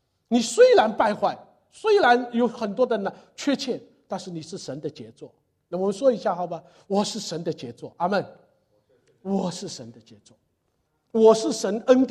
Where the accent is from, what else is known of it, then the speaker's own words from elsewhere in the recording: China; 你一做，我们中国人叫这个猴子出把戏，越做越错。